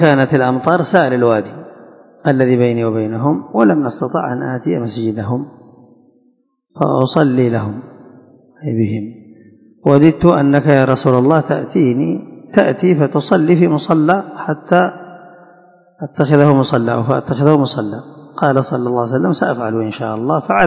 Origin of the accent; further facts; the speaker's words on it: Yemen; وبعضهم يسميها هريش أو ذلك عندنا في اليمن